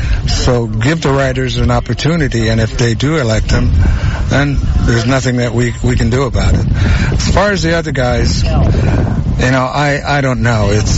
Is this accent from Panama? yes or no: yes; Panama; You know, as a young man growing up in Panama, I just didn't want to play anymore.